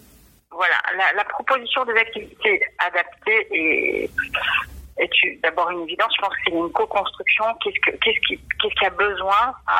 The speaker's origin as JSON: {"language": "French", "country": "Brazil", "lives_now": "France", "said": "Je viens du Brésil et le sport a fait partie de toute ma vie. Je suis née en dictature militaire."}